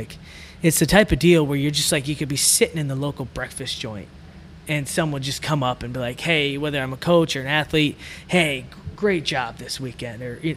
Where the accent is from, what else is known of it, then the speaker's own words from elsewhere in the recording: Michigan, United States; now in Iowa, United States; I was born and raised in Michigan.